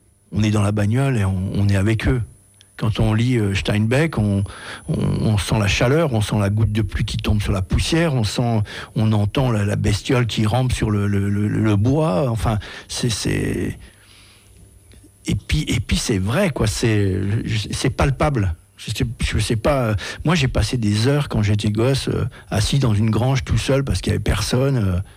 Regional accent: France; C'est un gars, chez nous, en France, très peu de gens le connaissent.

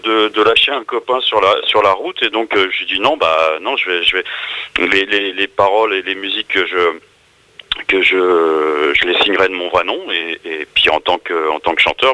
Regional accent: Champigny-sur-Marne, Île-de-France, France; born there; Je suis né à Champigny.

